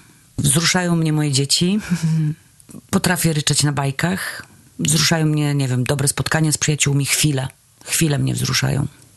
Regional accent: Legnica, Lower Silesian Voivodeship, Poland; Ja pochodzę z miasta Legnica.

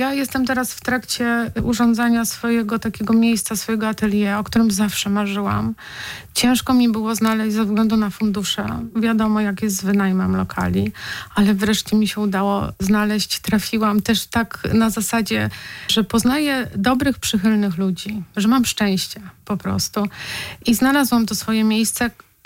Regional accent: Kielce, Świętokrzyskie Voivodeship, Poland; Ja też jestem z Kielc.

